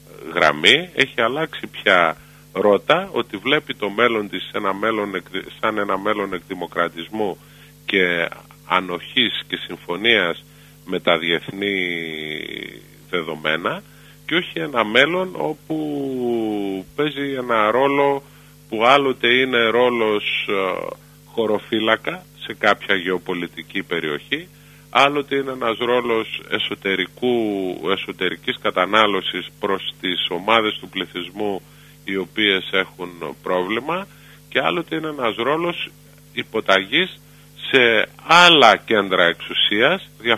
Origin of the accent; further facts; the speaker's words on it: Greece; Μία από τις διαμάχες που είχαμε ως Έλληνες με την φίλη και γείτονα Τουρκία